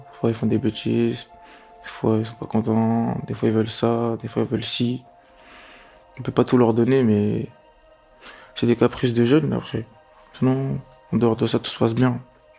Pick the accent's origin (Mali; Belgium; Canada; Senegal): Mali; now in Paris, France; j'ai 17 ans, bientôt 18, je suis malien, j'habite à Paris, dans le 18e arrondissement